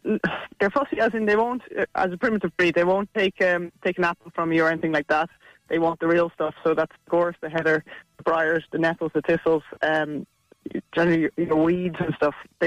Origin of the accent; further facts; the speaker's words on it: Munster, Ireland; also born or lived in Netherlands; Originally from Holland, but reared in Clare.